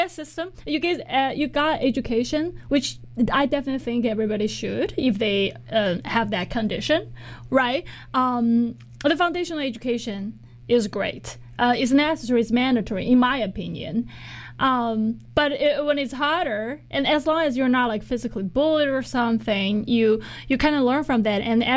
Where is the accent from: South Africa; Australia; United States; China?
China; Maybe because I grew up in China with that educational system.